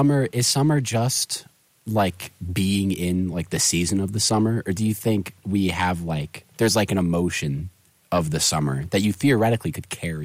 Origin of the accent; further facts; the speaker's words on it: Nyack, New York, United States; me and Jesse, we're both from Rockland County.